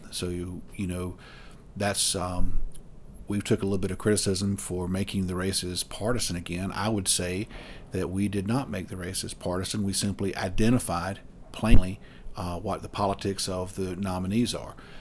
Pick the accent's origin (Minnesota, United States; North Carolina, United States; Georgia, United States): North Carolina, United States; I mean, I'm from Harnett County